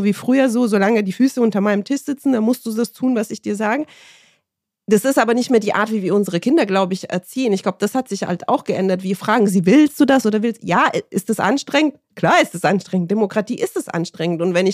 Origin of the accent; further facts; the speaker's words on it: Romania; Ich bin ja in Rumänien groß geworden und während der Diktatur.